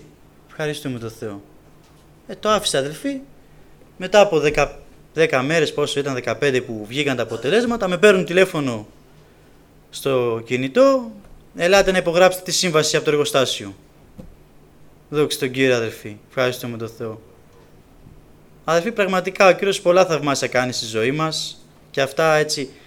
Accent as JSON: {"language": "Greek", "town": "Samos", "region": "North Aegean", "country": "Greece", "said": "τη Σάμο είμαι"}